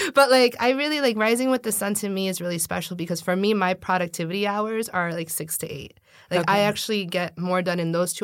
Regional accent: New York, United States; being a New Yorker, you never know when you're going to move.

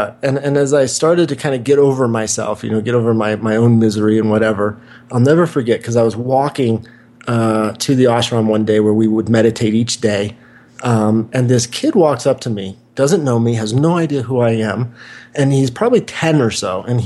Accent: Wichita, Kansas, United States; also born or lived in Santa Monica, California; in, you know, Santa Monica, where I lived for 10 years, or where I grew up in Wichita, Kansas.

